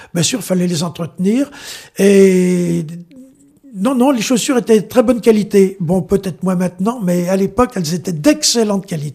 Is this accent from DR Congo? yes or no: no; Lyon, Auvergne-Rhône-Alpes, France; born there; Alors moi, je suis lyonnais de naissance et j'ai fait la préparation militaire parachutiste à Lyon.